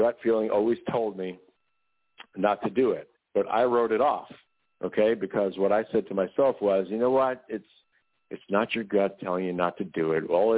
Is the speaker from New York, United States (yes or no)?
yes; New York, United States; And I always remember growing up in New York, he was a disc jockey who is still doing his thing up there these days at the age of 87.